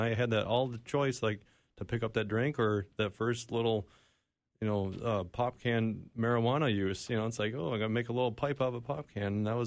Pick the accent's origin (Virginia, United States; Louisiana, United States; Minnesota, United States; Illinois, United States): Minnesota, United States; St. Paul; St. Paul.